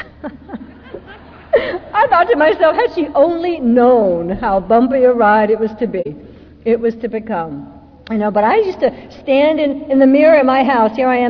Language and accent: English; the South, United States; I was black, I was a girl, and I grew up in the South, and I was poor.